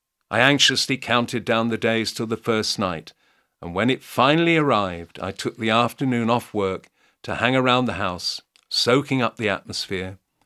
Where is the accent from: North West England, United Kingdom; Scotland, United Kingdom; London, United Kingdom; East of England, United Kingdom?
London, United Kingdom; Growing up in North London in the late 1960s, I was fortunate to have free access to the records section